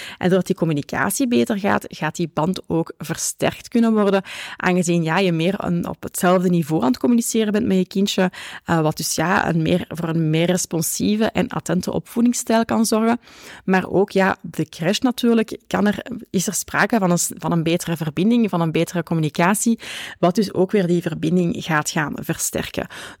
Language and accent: Dutch; Flemish Brabant, Belgium; accent: Flemish Brabant; ik heb een Vlaams-Brabants accent.